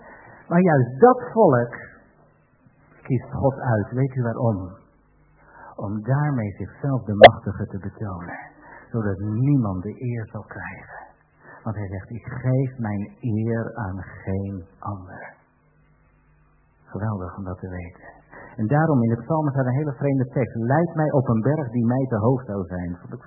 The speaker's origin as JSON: {"language": "Dutch", "country": "Netherlands", "said": "Voor ons als Nederlanders zijn ze heel erg hoog."}